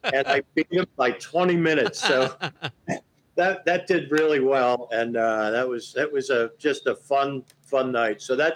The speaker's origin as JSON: {"language": "English", "town": "Philadelphia", "region": "Pennsylvania", "country": "United States", "moved": "as an adult", "lives_now": "New York, United States", "said": "I'm originally from Philadelphia. Always loved New York. And back in 2006, I decided to move here."}